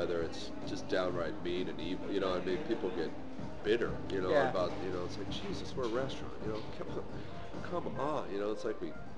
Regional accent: Oxford, Ohio, United States; also born or lived in San Diego / Spain; I was born in San Diego, son of a Navy doctor, so we moved around quite a bit. I went from San Diego to Spain, spent some time in Spain, and then my dad was originally from Cincinnati, so he... found a small town called Oxford, Ohio

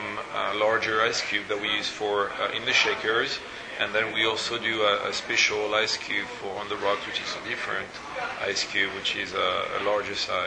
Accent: Lille, Hauts-de-France, France; she's from Lille. She's from my hometown.

